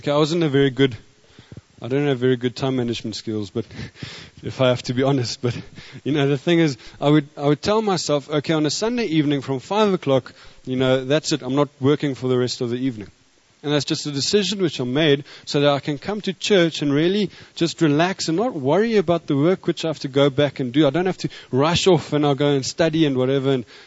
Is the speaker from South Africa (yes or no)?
yes; South Africa; he came to South Africa as a missionary and he had this to say about us as South Africans.